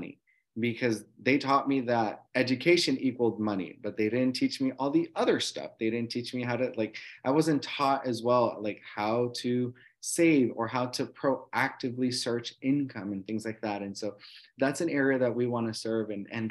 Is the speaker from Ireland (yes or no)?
no; Puerto Rico; moved away as an adult; also born or lived in Chicago; now in Texas, United States; near the city of Chicago. And then from there, my parents moved to Puerto Rico. So Puerto Rico is my hometown. I'm just first generation college student as well. And it was barely 7 years ago that I moved to the state of Texas from Puerto Rico.